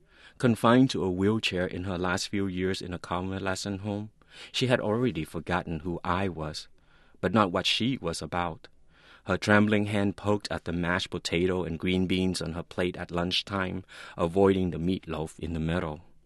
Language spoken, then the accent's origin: English; United States; Now, I am an American adult living in cosmopolitan San Francisco